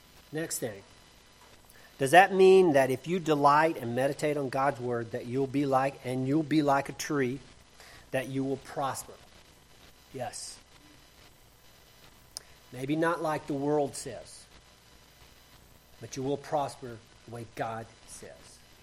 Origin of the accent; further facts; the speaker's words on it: Texas, United States; Now, y'all know, just from me talking here, I'm from West Texas.